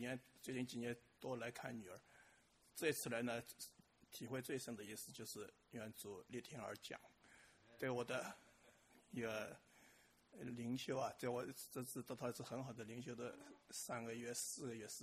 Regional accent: Shanghai, China; moved away as an adult; also born or lived in United Kingdom; 我是从小就上海出生长大，一直在上海生活有工作的

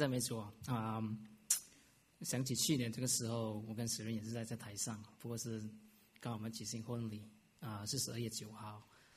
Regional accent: Malaysia; 就是我来自马来西亚

